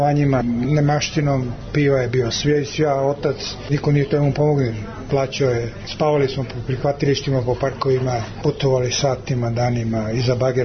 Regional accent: Belgrade, Serbia; Ja sam Beograđanin, odrastao sam na Imaru.

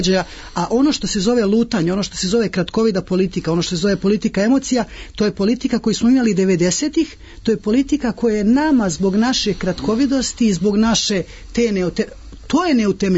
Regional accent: Serbia; kao Srbin, kao čovjek koji živi ovdje, kao državljanin Srbije

